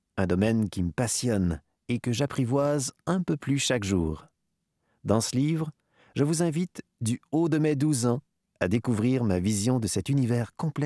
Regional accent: Chicoutimi, Quebec, Canada; born there; je suis né à Chicoutimi en décembre 2003.

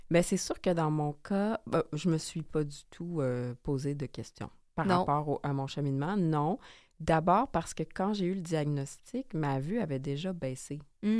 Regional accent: Quebec City, Quebec, Canada; moi, je viens de la ville de Québec.

